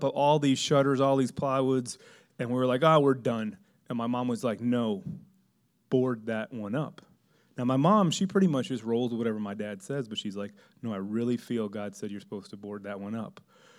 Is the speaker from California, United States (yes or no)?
no; Miami, Florida, United States; But I am from Miami, so anything below 70 is cold to me.